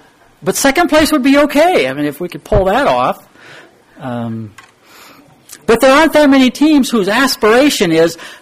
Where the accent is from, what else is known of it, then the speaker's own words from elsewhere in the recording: Lynden, Washington, United States; I grew up in Northwest Washington and grew up in the little town of Linden, Washington.